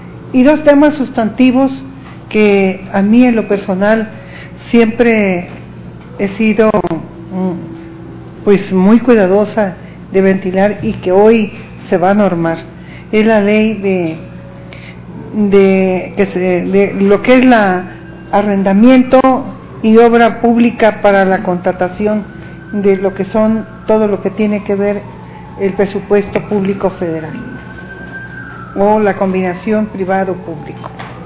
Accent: Nayarit, Mexico; Hemos sentido allá en lo recóndito de los municipios y del estado de donde yo soy, Nayarit

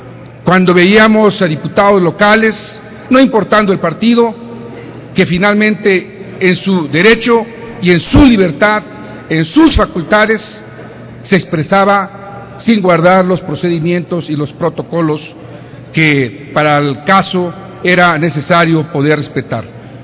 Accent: Mexico; Como un mexicano más

